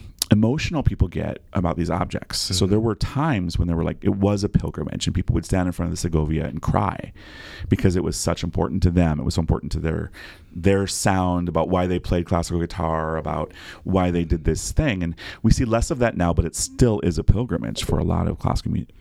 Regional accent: Iowa, United States; So I'm from the Midwest. I grew up in Iowa and then I went to the University of South Dakota.

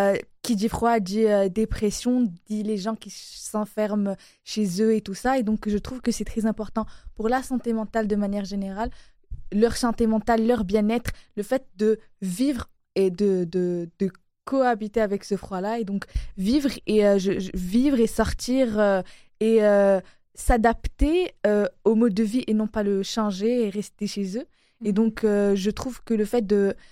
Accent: Morocco; moi, comme vous savez, je viens du Maroc. Et donc, c'est un pays qui est assez chaud.

